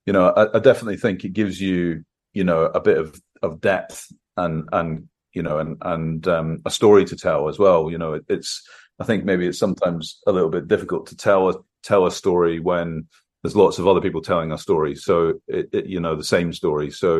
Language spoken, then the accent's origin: English; Scotland, United Kingdom; inspired by my memories of growing up in Scotland